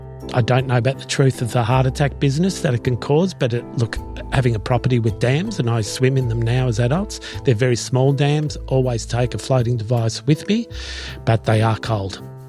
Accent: Australia; I grew up in Australia, and my parents were from the generation post-World War II arrivals.

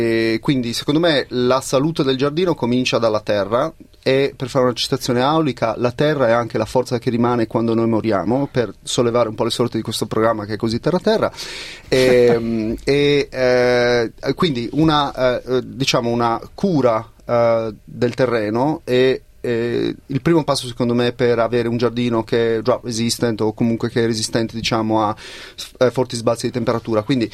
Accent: Sardinia, Italy; lo potevo dire, essendo sardo.

